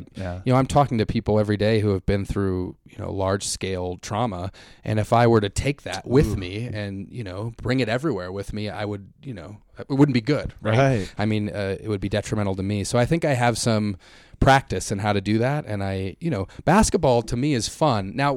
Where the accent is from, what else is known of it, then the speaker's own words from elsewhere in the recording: Denver, Colorado, United States; I love the Nuggets. I grew up in Denver.